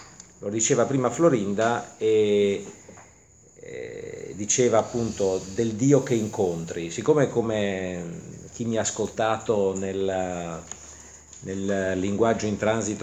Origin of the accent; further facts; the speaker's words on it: Naples, Campania, Italy; Sono napoletano, quindi posso essere critico nei confronti di quelli che prima Florinda ha definito i terroni, perché sono terrone anch'io.